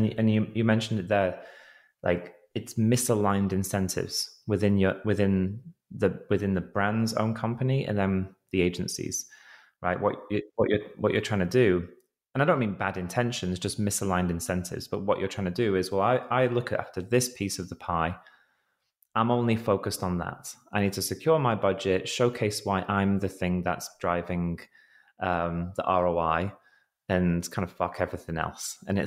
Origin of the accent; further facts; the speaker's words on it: England, United Kingdom; I'm a Brit, if you can't tell from the accent, not Australian, living in England.